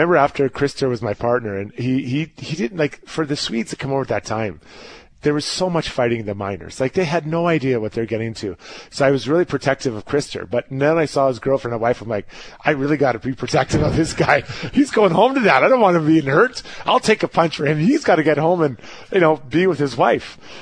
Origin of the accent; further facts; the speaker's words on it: Edmonton, Alberta, Canada; You know, now, you got to remember, I was from Edmonton.